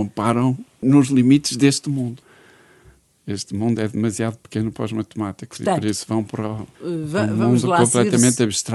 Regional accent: Braga, Norte, Portugal; also born or lived in Porto; Sou de Braga, mas vivia no Porto, a casa dos meus avós era perto de Viana do Castelo

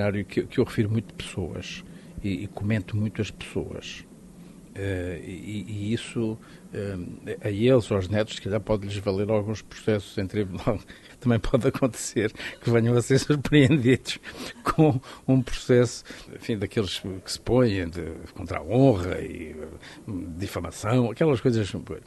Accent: Castelo Branco, Portugal; o ciclismo é, no fundo, a minha adolescência em Castelo Branco.

